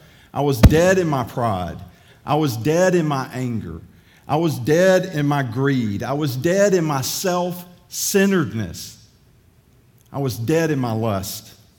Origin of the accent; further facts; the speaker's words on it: Powder Springs, Georgia, United States; I grew up in Powder Springs, Georgia, which is about 20 miles west of Atlanta.